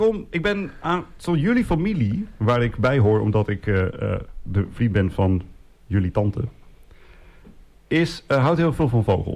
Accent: Assen, Drenthe, Netherlands; Die had je ook in Assen, waar ik ben opgegroeid, Assen Drenthe.

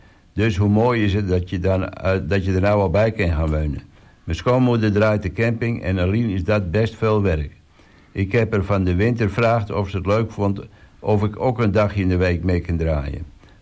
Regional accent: Texel, North Holland, Netherlands; Ik ben op 17 november 1999 geboren op Texel.

